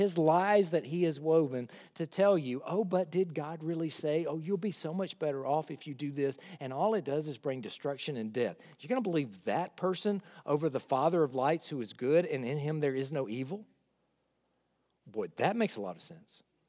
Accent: Honea Path, South Carolina, United States; I grew up in South Carolina. I grew up in Honeypath, South Carolina. You may have never heard of it. It's right next to Possum Kingdom.

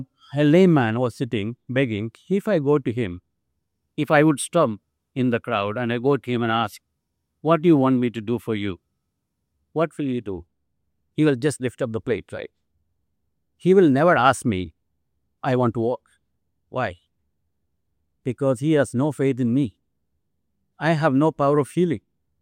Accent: South India, India; I'm from India, from South India.

